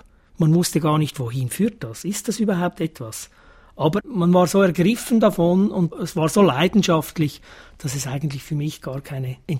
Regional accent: Zurich, Switzerland; Nein, ich bin in Zürich aufgewachsen, am Kreuzplatz, und das ist 10 Minuten vom Niederdorf.

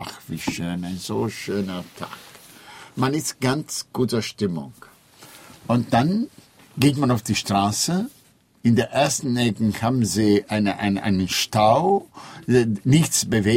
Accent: Istanbul, Turkey; Also meine Heimatstadt ist Istanbul. Wenn man mich fragt, woher kommen Sie? Ich sage immer, ich bin Istanbuler. Aber Türkei ist nicht meine Heimat. Denn ich bin zu einer Zeit geboren und aufgewachsen in Istanbul

